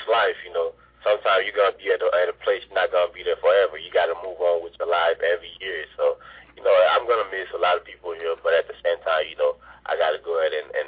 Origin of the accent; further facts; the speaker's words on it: Haiti; now in United States; I was born in Haiti, you know. I growing up in Haiti, I never knew I was going to be in America.